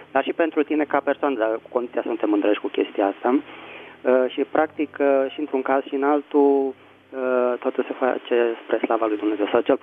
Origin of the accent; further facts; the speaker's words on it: Bucharest, Romania; din București.